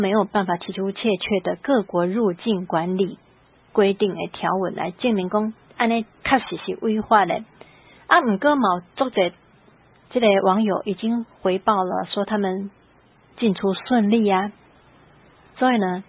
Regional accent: Taiwan; 那么我们台湾人民自己对于这个两个中国政府就要自己反击

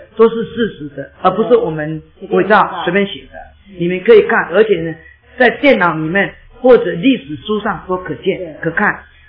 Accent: Taiwan; 我们台湾人

